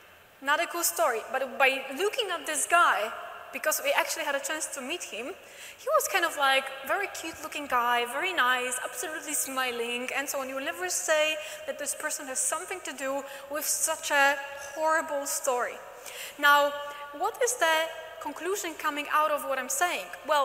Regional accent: Poland; It's a quite a complex surname because I come from Poland.

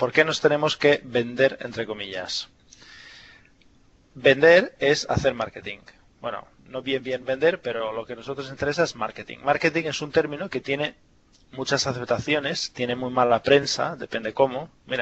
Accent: Bosnia & Herzegovina; que tenéis la pronunciación. Bueno, tengo nacionalidad española, pero vengo de Bosnia y Herzegovina originalmente, por eso este nombre raro.

